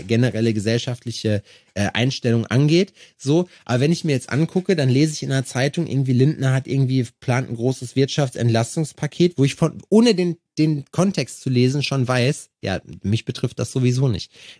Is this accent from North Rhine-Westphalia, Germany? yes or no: yes; Schalksmühle, North Rhine-Westphalia, Germany; Auf dem Land, da wo ich herkomme, aus Schalksmühle